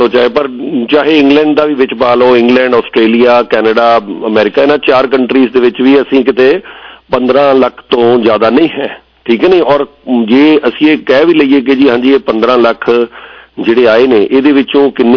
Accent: Punjab, India; 1400 ਦੇ ਵਿੱਚੋਂ ਅਸੀਂ ਜੇ 500-600 ਅਸੀਂ ਪੰਜਾਬ ਤੋਂ ਹੁੰਦੇ ਸੀ, ਪੰਜਾਬੀ ਲੜਕੇ ਹੁੰਦੇ ਸੀਗੇ

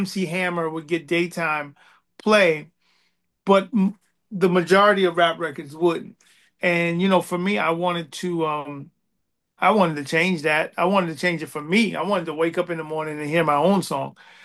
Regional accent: New York City, New York, United States; Like, I'm from New York, so in New York, the biggest video show was a show called Video Music Box.

